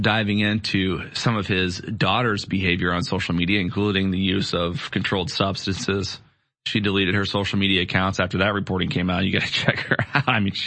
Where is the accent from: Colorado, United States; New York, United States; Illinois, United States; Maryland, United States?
Illinois, United States; I grew up in Illinois.